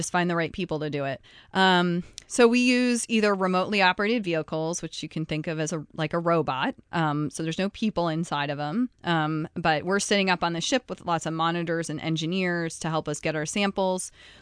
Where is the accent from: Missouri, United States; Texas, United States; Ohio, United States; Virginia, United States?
Ohio, United States; You know, I grew up in the Midwest, so I didn't really know much about underwater volcanoes growing up in Ohio.